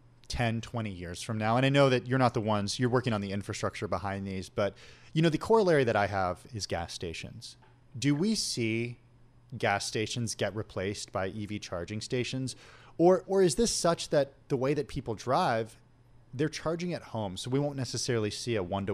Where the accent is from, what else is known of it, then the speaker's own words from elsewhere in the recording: California, United States; Yeah, Mark, you're joining us from California, my home state, where people who live there are familiar with rolling blackouts when it's hot as a result of grid management.